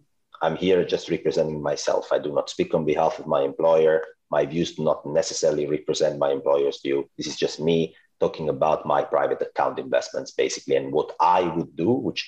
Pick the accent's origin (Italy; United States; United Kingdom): Italy; English is a second language; now in Netherlands; So basically, I'm Italian, but that's, I guess you've already gotten that by my accent in the last 20 minutes or so. But I actually live in the Netherlands, which is a small country in north of Europe.